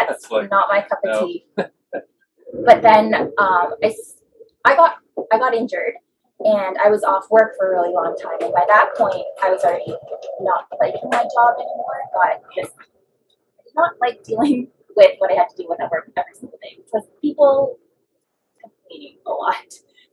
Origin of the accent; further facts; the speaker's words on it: Toronto, Ontario, Canada; And I grew up in Toronto City